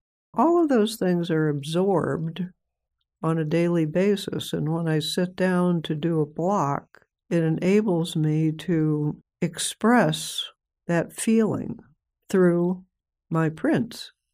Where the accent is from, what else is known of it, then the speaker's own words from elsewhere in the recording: Midwest, United States; I came from the Midwest, much of which is flat farmland, to this little island